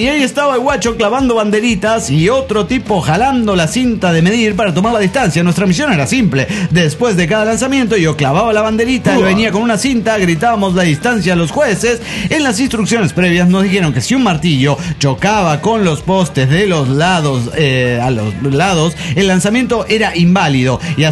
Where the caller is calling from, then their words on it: Golden, Colorado, United States; de Golden, Colorado.